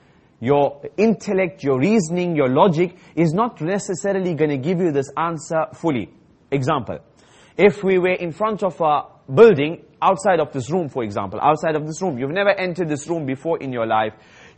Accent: Malaysia; You know, I'm Malaysian, he's Malaysian, so that's why I trust him.

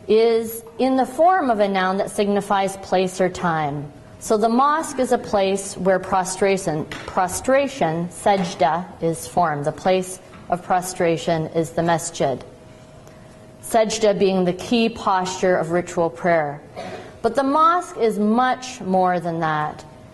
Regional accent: Canada; even though I'm a Canadian, I'm not even used to mentioning Canada.

